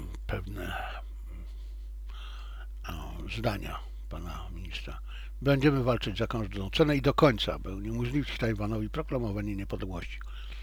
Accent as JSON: {"language": "Polish", "country": "China", "second_language": "Polish", "said": "nie mogę zmienić, dlatego że jestem Chińczykiem. Znam chińskie imponderabilia. Wiem, co dla Chin jako państwa i Chińczyków jest ważne."}